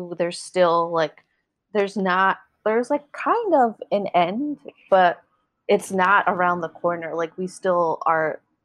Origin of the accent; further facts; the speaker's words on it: United States; while I am an American, my family's Puerto Rican